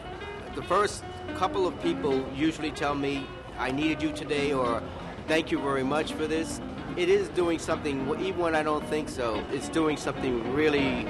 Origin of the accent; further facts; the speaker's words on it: New York, United States; born there; I was born here in New York. I was born in the Bronx.